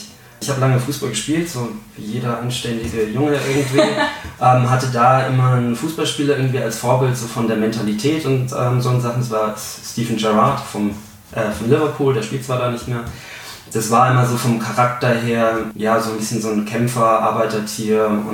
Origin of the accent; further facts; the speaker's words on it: Bavaria, Germany; born there; Ich komme aus Franken eigentlich gebürtig und da ist es, da Franken eigentlich eine Bier- und Weinregion ist